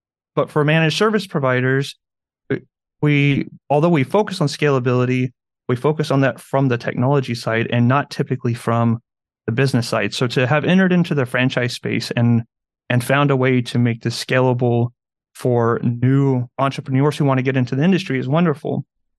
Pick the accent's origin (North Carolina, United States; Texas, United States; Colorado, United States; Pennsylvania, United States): Texas, United States; San Antonio; This is my home. I grew up right outside of San Antonio. And as soon as I turned 18, I moved out of my small town and into San Antonio.